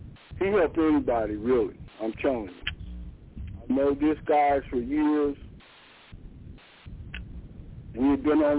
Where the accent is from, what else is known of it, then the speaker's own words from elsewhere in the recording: Atlanta, Georgia, United States; you know, I'm from Georgia, guys. I'm from Atlanta.